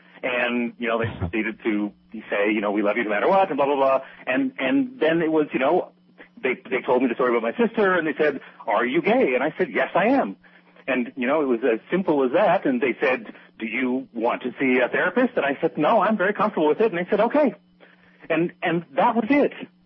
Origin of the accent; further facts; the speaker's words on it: New Brunswick, Canada; born there; also born or lived in Quebec / Nova Scotia; in a whole variety of places in Canada, in the province of Quebec, in the province of Nova Scotia. I was born in New Brunswick. And we sort of moved around a fair bit.